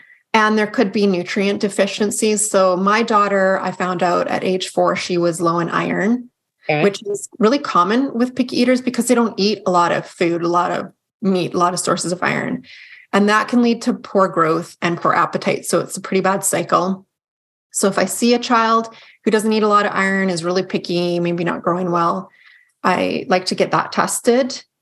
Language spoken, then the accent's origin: English; Calgary, Alberta, Canada